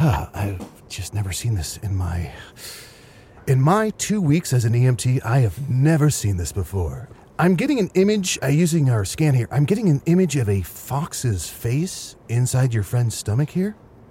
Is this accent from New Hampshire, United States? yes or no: yes; New Hampshire, United States; Sorry, I'm from New Hampshire.